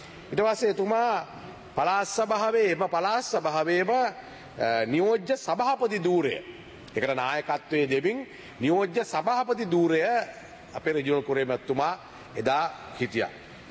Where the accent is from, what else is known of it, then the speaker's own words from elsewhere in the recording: Payagala, Western Province, Sri Lanka; born there; එතන එහා පැත්තේ පයාගල මං ඉපදුනේ පයාගල